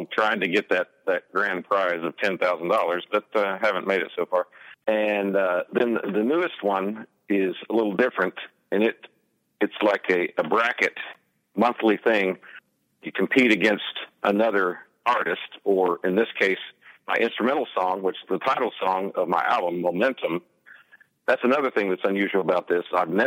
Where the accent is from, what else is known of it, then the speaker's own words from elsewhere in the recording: Arkansas, United States; also born or lived in Texas; I was born in Texas. Grew up in Arkansas. And now I live in Missouri, so I've moved myself incrementally north from where I started.